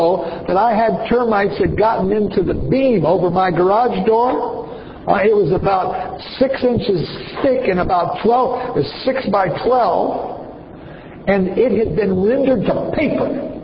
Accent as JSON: {"language": "English", "country": "United States", "said": "remember, I come from the States."}